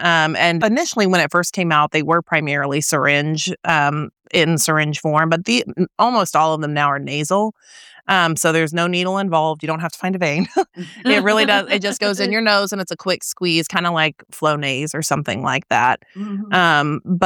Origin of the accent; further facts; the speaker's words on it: United States; I, too, am from Brown County and also a parent of kids in Brown County schools.